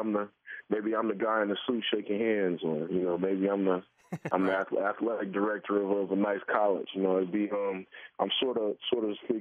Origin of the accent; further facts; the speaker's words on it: Chicago, Illinois, United States; especially in my city, in my hometown, Chicago, and I'm still on the South Side, and you know, I'm very much this is where I come from